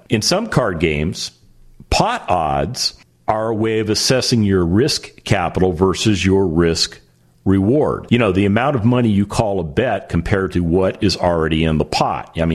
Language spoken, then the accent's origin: English; Las Vegas, Nevada, United States; But one of the things that I learned growing up in Las Vegas was that the gambling industry is not built on winners.